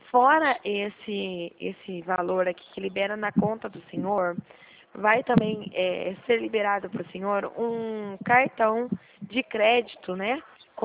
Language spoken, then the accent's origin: Portuguese; Dracena, São Paulo, Brazil; Eu sou da cidade de Dracena. Aqui próximo de Presidente Prudente?